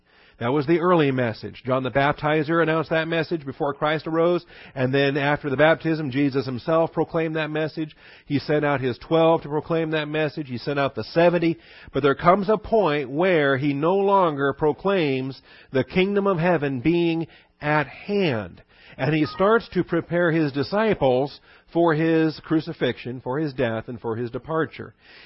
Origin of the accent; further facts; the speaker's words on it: West Coast, United States; when I was growing up on the West Coast, if you didn't get a good hell or other things like